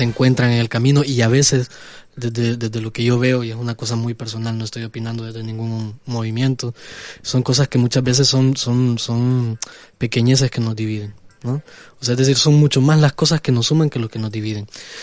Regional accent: Honduras; para mí al menos, que vengo desde Honduras

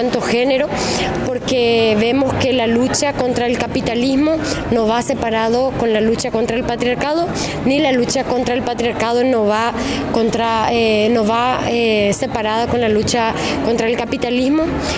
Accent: Paraguay; de Paraguay. Soy campesina

